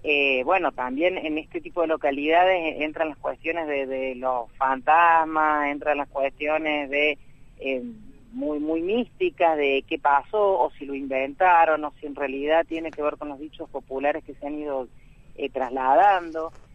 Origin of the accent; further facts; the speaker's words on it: Córdoba, Argentina; soy docente desde hace muchos años en Malagueño, pero soy de Córdoba.